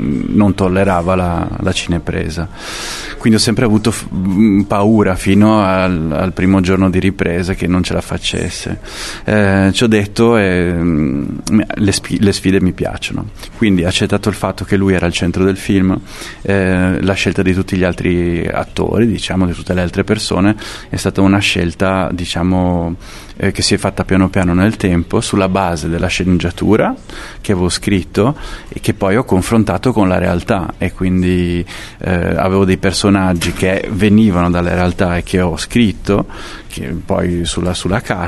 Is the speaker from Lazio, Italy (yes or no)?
no; San Giorgio al Tagliamento, Veneto, Italy; nel mio paese, da dove vengo, San Giorgio al Tagliamento.